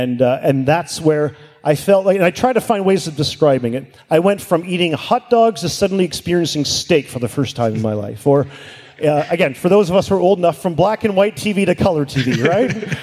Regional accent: Hamilton, Ontario, Canada; I remember being 19 years old, growing up in Hamilton, went to a missions convention.

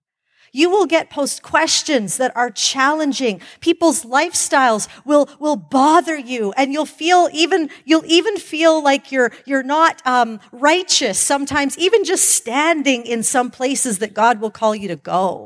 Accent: Calgary, Alberta, Canada; I grew up in Calgary back in the day when it was even more conservatively white than it is now.

